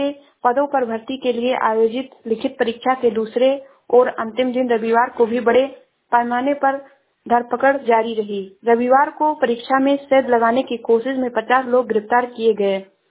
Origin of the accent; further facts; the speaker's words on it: Uttar Pradesh, India; मैं जिला श्रावस्ती से हूँ।